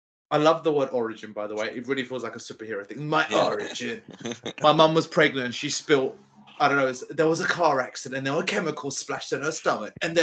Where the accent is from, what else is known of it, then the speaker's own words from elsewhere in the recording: Cyprus; I was raised around in Cyprus because of family.